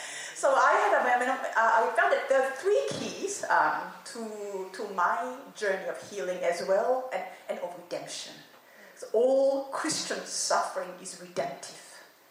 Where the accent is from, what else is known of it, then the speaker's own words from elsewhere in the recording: South Korea; accent: Korean; It's my ancient Korean accent. I can never get rid of it.